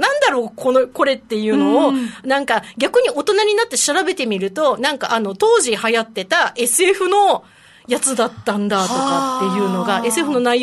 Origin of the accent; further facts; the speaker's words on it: Kyushu, Japan; 私ほら、九州の出身なんで、